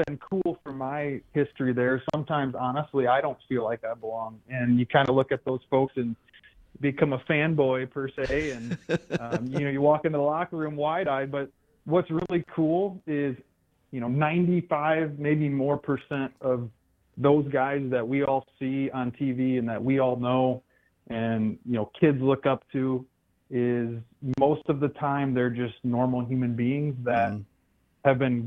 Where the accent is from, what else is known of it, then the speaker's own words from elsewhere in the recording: Richland Center, Wisconsin, United States; Grew up in Richland Center, Wisconsin.